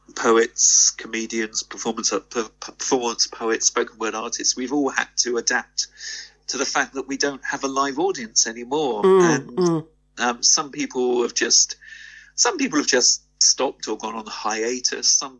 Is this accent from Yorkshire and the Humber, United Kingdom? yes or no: no; Staines, South East England, United Kingdom; now in Paignton, United Kingdom; I live in the town of Paignton, not far from Totnes, and I come from Surrey originally, I come from Staines, and it's still unique living at the seaside.